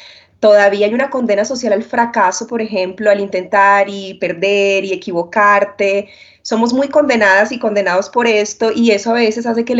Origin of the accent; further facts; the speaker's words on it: Colombia; lo que hace sentido para mí como emprendedora colombiana, mujer de 33 años